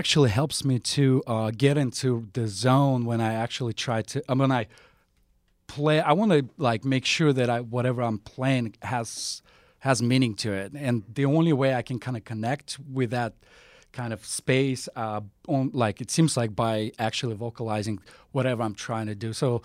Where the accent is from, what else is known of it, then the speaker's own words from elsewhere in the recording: Tashkent, Uzbekistan; So I am originally from Central Asia. It's Uzbekistan, and I used to be part of Soviet Union and Tashkent, the capital.